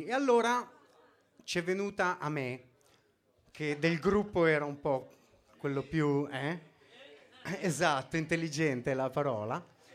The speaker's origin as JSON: {"language": "Italian", "town": "Milan", "region": "Lombardy", "country": "Italy", "said": "La gente mi chiede, ma tu da dove vieni? Da Milano."}